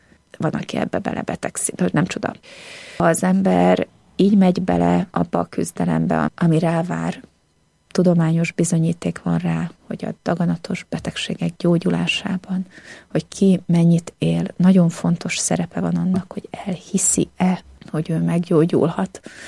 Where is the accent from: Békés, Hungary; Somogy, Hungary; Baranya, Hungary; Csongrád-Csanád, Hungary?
Csongrád-Csanád, Hungary; Szeged; Alföldiként álltam ott, Szegedről jöttem